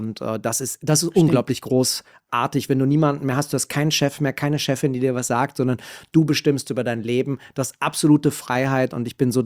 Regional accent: Berlin, Germany; also Berlin ist meine Heimat und ich arbeite dort.

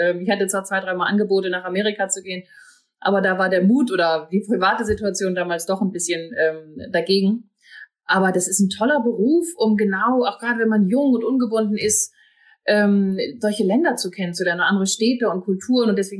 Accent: Northern Germany, Germany; born there; Und ich komme dann auch noch aus dem Norden gebürtig. Also insofern ist es auch Heimat tatsächlich ein kleines bisschen.

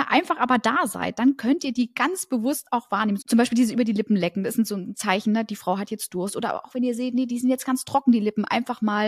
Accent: Leipzig, Saxony, Germany; born there; ich bin ja in Leipzig in der Uniklinik geboren

